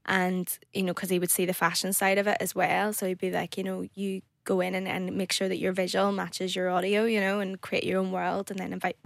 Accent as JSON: {"language": "English", "region": "Northern Ireland", "country": "United Kingdom", "said": "obviously I love where I come from, Northern Ireland, hence why my accent's not going anywhere."}